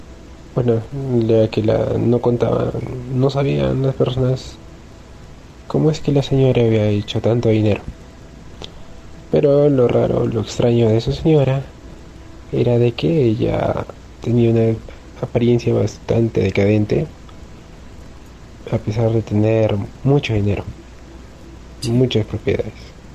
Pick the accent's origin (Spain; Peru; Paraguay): Peru; Soy de Perú